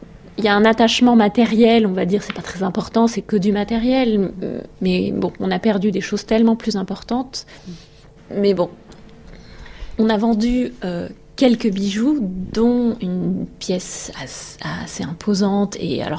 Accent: Algeria; now in France; j'ai 44 ans, je suis algérienne. Je suis arrivée en France dans les années 90. On a fui l'Algérie à cause du terrorisme.

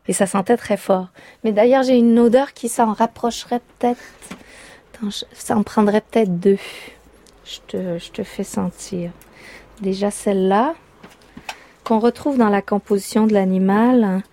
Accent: Canada; je pense que ça vient du fait que ben, j'ai grandi au Canada

